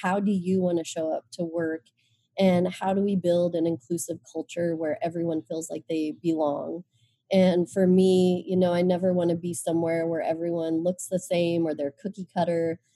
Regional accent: Nebraska, United States; Because my experience growing up in Nebraska and growing up in the United States is very different for someone who doesn't look like me.

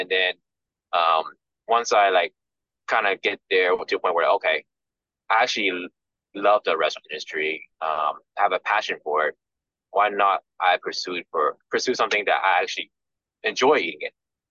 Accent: Texas, United States; especially where I grew up here in Texas. There's literally none.

